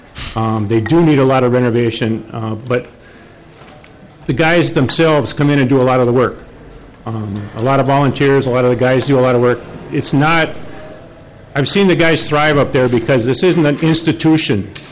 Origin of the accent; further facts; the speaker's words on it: St. Cloud, Minnesota, United States; I'm from St. Cloud.